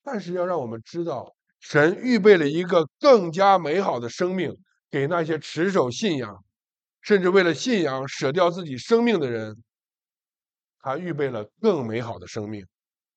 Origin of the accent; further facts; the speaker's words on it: China; 说实在的，我们中国人不喜欢考虑和谈论死亡的问题